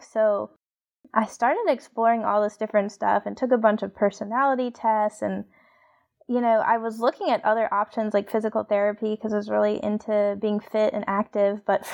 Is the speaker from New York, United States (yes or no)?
no; Chicago, Illinois, United States; born there; So I was born in Chicago, and maybe I should get into the figure skating thing.